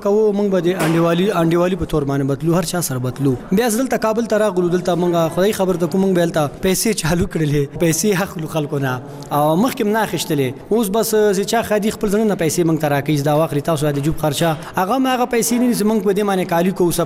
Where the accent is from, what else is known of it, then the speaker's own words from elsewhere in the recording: Afghanistan; د مونږ د افغانستان یو ملي انانات او کلچر دا اترن سپورتم دا یو ملي کلچر اناناتم